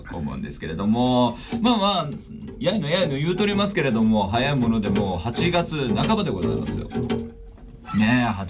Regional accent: Fukuoka, Japan; 僕の地元なんですが、福岡の大堀っていうところから、

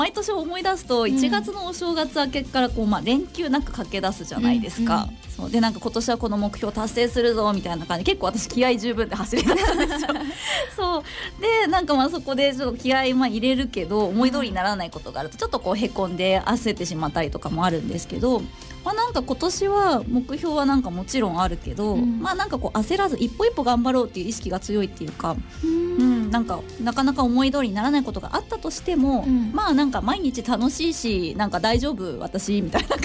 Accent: Akita, Japan; まあ私もともと秋田出身で秋田にいたから、カフェ代高くないってこう言われることも

